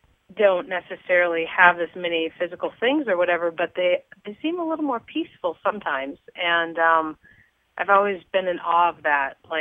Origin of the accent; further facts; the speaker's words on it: California, United States; I came from California, so there's a lot of people